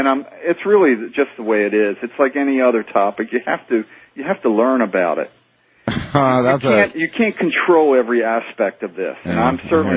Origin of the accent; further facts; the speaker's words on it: Maryland, United States; I'm from Maryland.